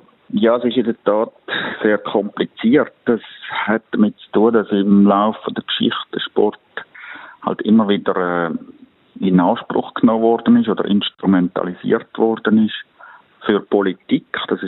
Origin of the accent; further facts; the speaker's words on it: Switzerland; Vielleicht sind wir Schweizer ein bisschen konsensorientierter und stehen nicht so gerne in der Öffentlichkeit.